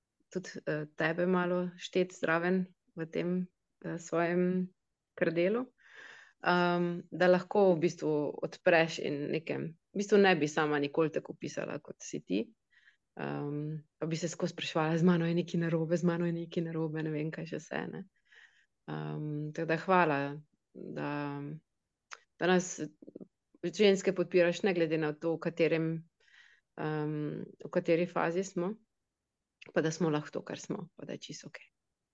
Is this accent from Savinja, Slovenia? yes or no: yes; Velenje, Savinja, Slovenia; Prihajam iz Velenja